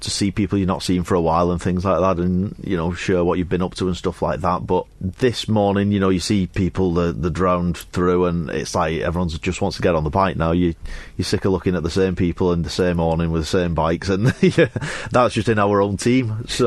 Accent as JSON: {"language": "English", "town": "Wigan", "region": "North West England", "country": "United Kingdom", "said": "From Wigan."}